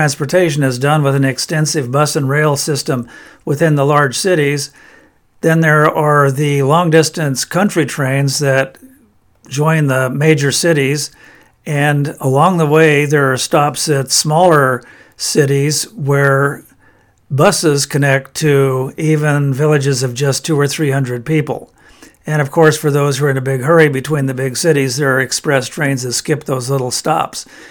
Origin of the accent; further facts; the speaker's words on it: Australia; born there; I was born in Australia.